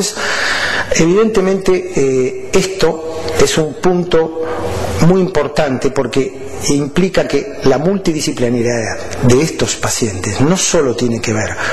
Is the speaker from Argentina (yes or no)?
yes; Argentina; yo soy de Argentina